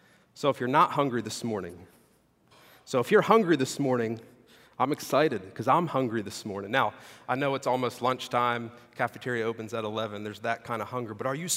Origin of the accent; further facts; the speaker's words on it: New Jersey, United States; also born or lived in Delaware; So I grew up in New Jersey, South Jersey, outside of Philadelphia.